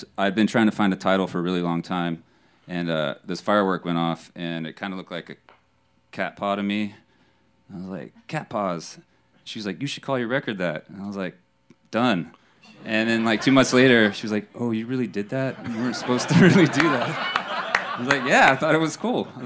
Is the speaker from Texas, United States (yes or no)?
yes; Houston, Texas, United States; also born or lived in Boston; I grew up in Houston, but I lived in Boston for 13 years.